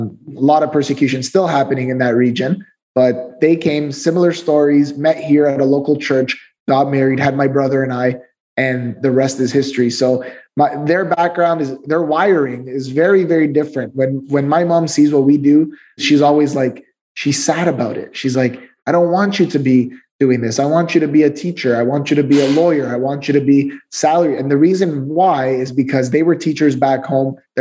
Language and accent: English; Ontario, Canada; So we're in Canada. We're from Ontario, one of the most important provinces in all of Canada, and specifically in the GTA, which is known as the Greater Toronto Area.